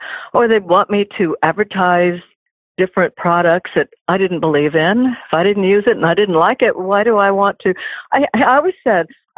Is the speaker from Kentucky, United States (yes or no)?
yes; Paintsville, Kentucky, United States; born there; Well, you know, I was born in Paintsville, and I'm the last out of eight children. So I was the only one born in a hospital. And not up in Butcher Holler, Kentucky, like all the others.